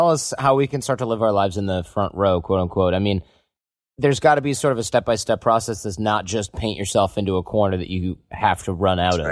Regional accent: Midwest, United States; especially, you know, growing up in the Midwest.

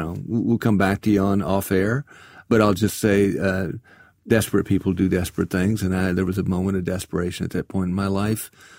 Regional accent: South Carolina, United States; I'm from South Carolina, I know you are too.

